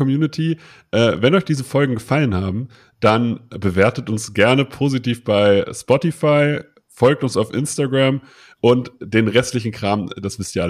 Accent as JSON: {"language": "German", "town": "Hildesheim", "region": "Lower Saxony", "country": "Germany", "said": "Also ich komme ja aus Hildesheim, also selbst in Hildesheim ist nicht nördlich genug, um Moin zu sagen"}